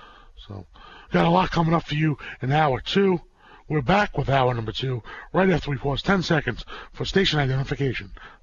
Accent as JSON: {"language": "English", "region": "New York", "country": "United States", "said": "And especially as a New Yorker, I'm going to the Belmont anyway."}